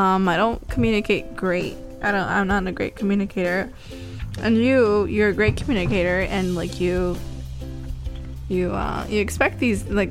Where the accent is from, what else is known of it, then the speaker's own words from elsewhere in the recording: Texas, United States; I grew up in Texas, yeah.